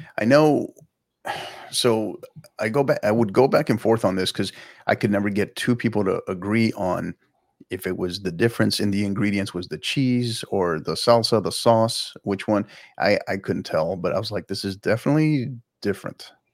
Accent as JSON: {"language": "English", "town": "El Paso", "region": "Texas", "country": "United States", "tie": "born or raised there", "said": "Love when I can have somebody else from my hometown, when I can have somebody from El Paso on here, which was pretty cool."}